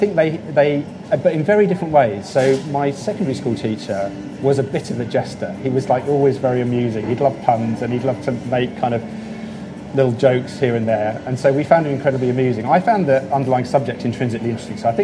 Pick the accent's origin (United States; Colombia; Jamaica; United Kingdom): United Kingdom; South East England; Yeah, so I grew up in Hampshire. I went to predominantly state schools. I went to the local primary school, the local non-selective comprehensive school, but then ended up in, I did my A-levels in Scotland